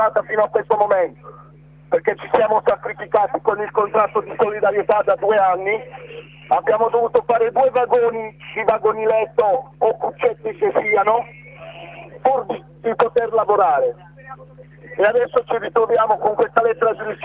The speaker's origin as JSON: {"language": "Italian", "town": "Bari", "region": "Apulia", "country": "Italy", "said": "Perché io sono di Bari, sono partito ad esempio ieri sera. Io ho già 8 ore di viaggio"}